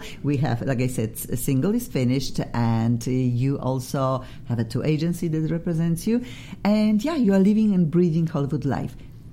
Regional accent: Poland; English is a second language; I'm originally from Europe, from Poland, and I needed to file for my visa, working visa, all of these things.

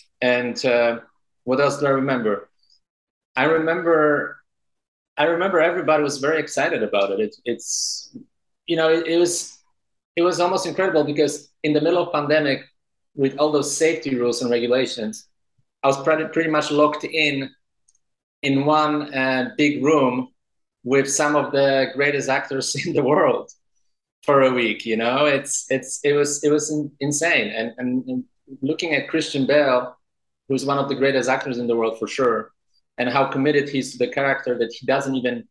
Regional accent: Wrocław, Lower Silesian Voivodeship, Poland; I got the basics from living in Wrocław and growing up in Poland

